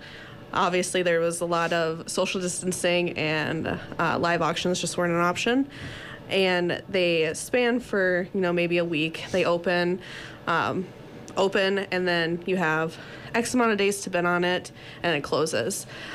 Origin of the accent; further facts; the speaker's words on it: West Virginia, United States; now in Litchfield, United States; And I graduated high school here in Litchfield, but I grew up in West Virginia.